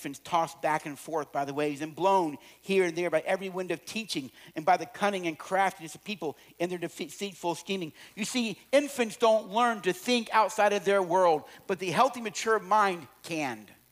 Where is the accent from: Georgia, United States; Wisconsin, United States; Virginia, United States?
Georgia, United States; And when we were growing up in Georgia, Don was fifth in the state in powerlift, first in the county.